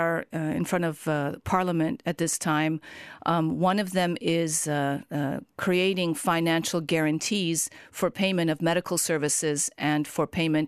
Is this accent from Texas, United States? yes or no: no; Detroit, Michigan, United States; moved away as an adult; now in Ukraine; I practiced medicine in the United States for about 15 years before I moved to Ukraine. I was born in Detroit, as you said, from Ukrainian parents.